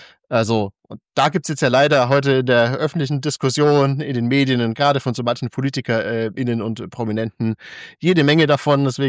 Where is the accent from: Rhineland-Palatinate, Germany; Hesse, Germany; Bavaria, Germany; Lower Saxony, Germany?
Bavaria, Germany; Ich komme eigentlich aus Franken, genauer gesagt Oberfranken, und es ist keine Absicht, einfach im Lauf der Zeit, man hat es ja bisher jetzt nicht so richtig rausgehört, hat sich bei mir der Dialekt einfach verschliffen. Ich falle selber wieder dahin zurück, wenn ich zu Hause bin